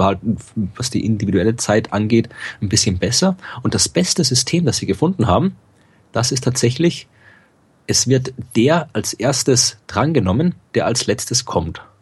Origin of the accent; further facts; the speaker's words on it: Austria; Bin Österreicher.